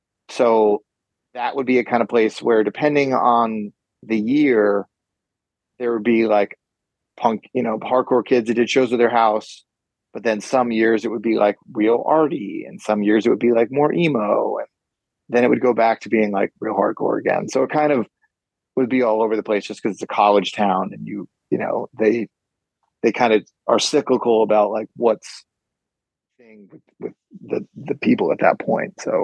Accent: New Jersey, United States; But I mean, like so I grew up in New Jersey. So I grew up in North Jersey. So I was pretty close to New York.

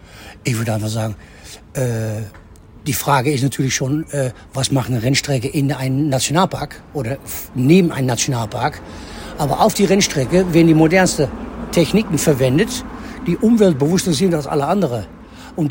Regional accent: Zandvoort, North Holland, Netherlands; Pech für meine Schwester, sie ist im Krankenhaus geboren in Haarlem. Wir haben kein Krankenhaus, sie ist also keine echte Zandvoorterin. Aber ich ja.

